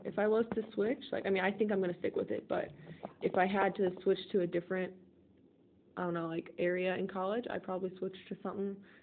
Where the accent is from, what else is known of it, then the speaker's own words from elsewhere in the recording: St. Charles, Missouri, United States; born there; Well, I was born in St. Charles, Missouri, which is, like, I don't know, like, 10 minutes outside St. Louis, or, like, 15 minutes.